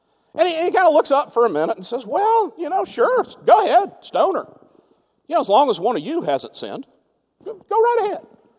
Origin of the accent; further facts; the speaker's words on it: Georgia, United States; also born or lived in North Carolina; When Leanne and I moved from North Carolina back to Georgia near where we were from, it was so that we could have kids.